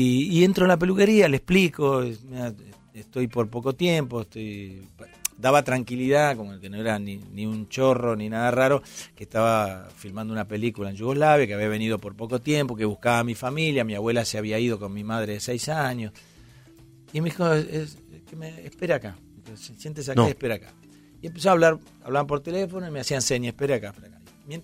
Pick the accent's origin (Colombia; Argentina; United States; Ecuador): Argentina; yo soy argentino